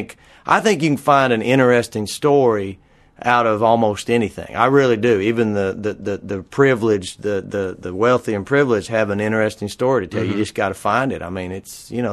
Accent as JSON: {"language": "English", "region": "Texas", "country": "United States", "tie": "born or raised there", "said": "I was raised up in Texas outside of Dallas, and it was semi-rural when I was little bitty and became just a suburb eat up by Dallas by the time I grew up."}